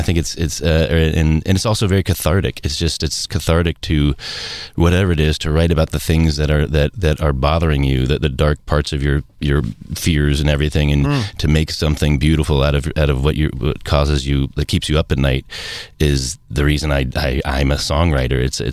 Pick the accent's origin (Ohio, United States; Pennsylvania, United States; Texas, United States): Ohio, United States; Cincinnati; I come from Cincinnati, half of my family at least